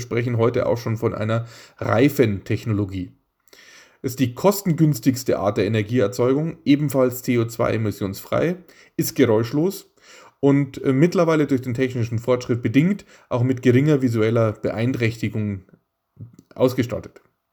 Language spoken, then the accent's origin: German; Bavaria, Germany; Ich komme aus dem Süden von München, wo die damals Isar-Amper-Werke Stromanlagen gebaut haben.